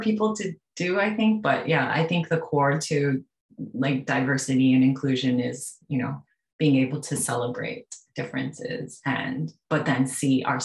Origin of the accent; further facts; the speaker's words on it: Japan; I think growing up in Japan, my mother always told me, you're American. And I actually only have US citizenship.